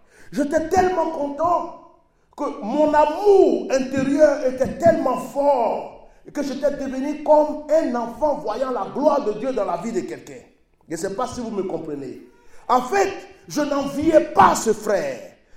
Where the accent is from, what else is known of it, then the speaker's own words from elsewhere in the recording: Côte d’Ivoire; Il y a quelqu'un qui a chanté chez nous en Côte d'Ivoire.